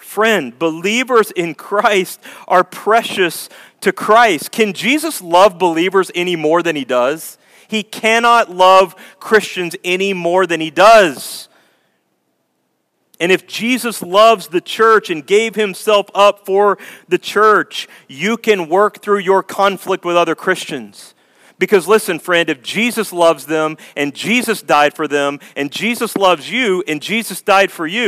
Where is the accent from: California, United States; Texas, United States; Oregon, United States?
Texas, United States; And that's where I grew up in Texas, and I took her back to visit my family.